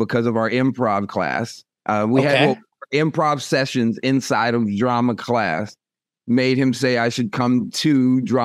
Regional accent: Zellwood, Florida, United States; So I'm originally from a small place called Zellwood.

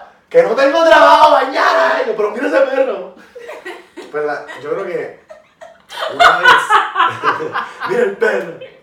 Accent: Puerto Rico; puertorriqueños nos creemos que todo el mundo sabe dónde es Puerto Rico

